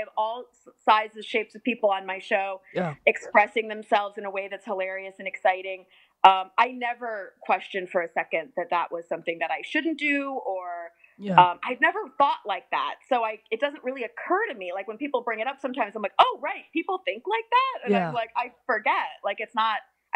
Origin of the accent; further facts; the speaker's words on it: Midwest, United States; I mean, I grew up in the Midwest, so, like, I guess I did.